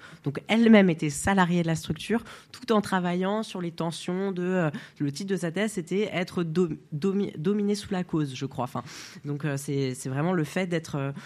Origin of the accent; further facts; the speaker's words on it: France; moi j'ai des papiers, je suis français. Oui, je suis trans, donc je participe de la communauté LGBTQIA+